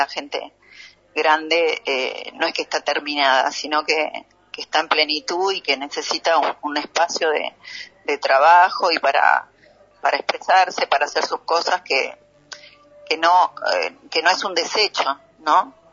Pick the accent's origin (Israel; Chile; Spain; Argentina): Argentina; Mendoza; Yo soy mendocina y a mí me encanta el interior de nuestro país